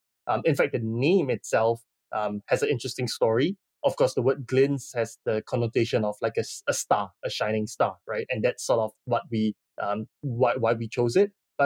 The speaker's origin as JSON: {"language": "English", "country": "Singapore", "tie": "born or raised there", "said": "I think I always consider myself very fortunate to be born and raised in Singapore."}